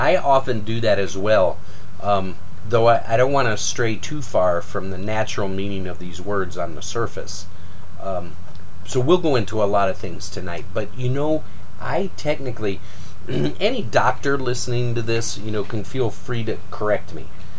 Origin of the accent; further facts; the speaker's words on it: Cleveland, Ohio, United States; You know, I grew up in Cleveland. That's the home of rock and roll, for crying out loud.